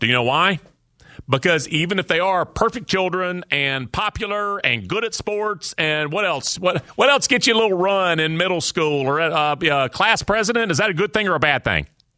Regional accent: Georgia, United States; I grew up just outside of Atlanta.

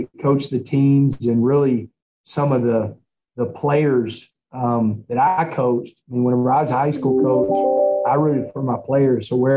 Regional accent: Texarkana, United States; I grew up in Texarkana, and, you know, I grew up a Southwest Conference fan

